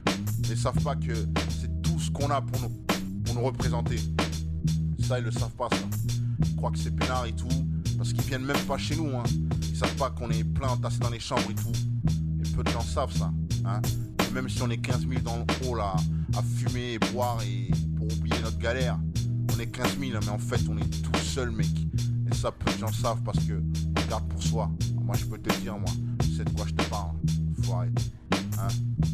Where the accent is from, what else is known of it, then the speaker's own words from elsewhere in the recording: Paris, Île-de-France, France; Moi, je viens de Paris, hein? Je viens de Paris, je suis arrivé dans le 19, dans ma thèse. J'avais 5 piges et j'en ai 23